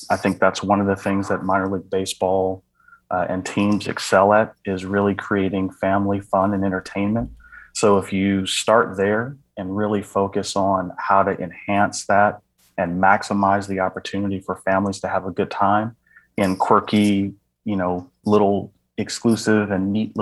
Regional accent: Pomona, California, United States; No, I was born in Los Angeles, California, and then I was raised about 30 miles east of that in Pomona, California.

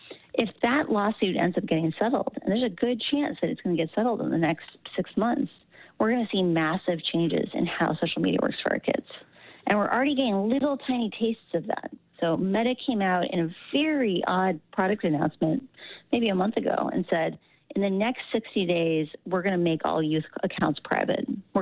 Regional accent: Midwest, United States; I grew up in the Midwest, so getting attention is actually like a thing I avoid.

